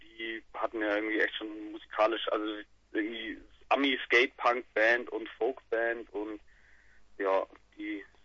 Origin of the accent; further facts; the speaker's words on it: Bavaria, Germany; now in Nuremberg, Germany; Genau, wir sind aus Nürnberg, ja. Wir haben uns, also wir kommen alle irgendwie aus verstreuten Käfern in Bayern, wohnen aber seit einigen Jahren in Nürnberg